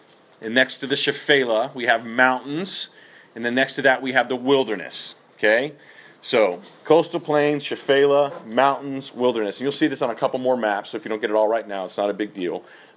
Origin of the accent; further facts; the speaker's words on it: Texas, United States; And if you put it in my home state, it, you know, basically goes from Dallas to Houston, north to south.